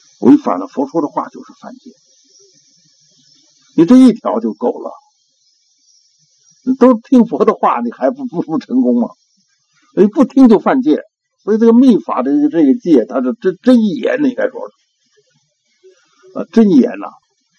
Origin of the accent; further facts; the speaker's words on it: Tibet, China; 我们西藏人就是每年到年终自己检查检查